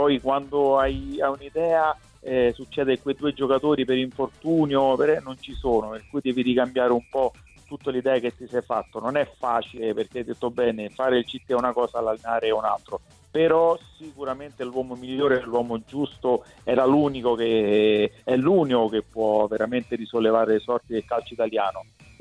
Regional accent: Lazio, Italy; da Ciociaro chiaramente sono molto contento

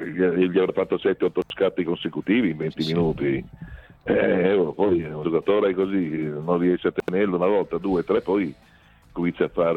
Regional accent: Ferrara, Emilia-Romagna, Italy; Sapete tutti sanno che sono ferrarese.

